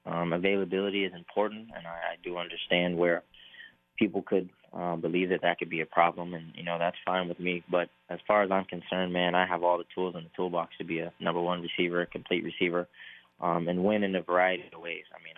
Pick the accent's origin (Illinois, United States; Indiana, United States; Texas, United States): Indiana, United States; I'm only going to say the Colts here because, you know, I'm from Indiana, so Indianapolis was always big for me and where I come from, but I was really an NBA guy growing up.